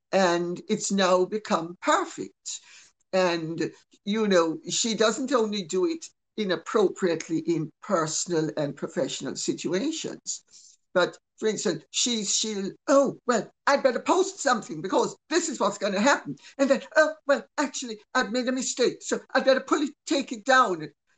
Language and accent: English; Jamaica; I mean, I'm Jamaican, I can tell you.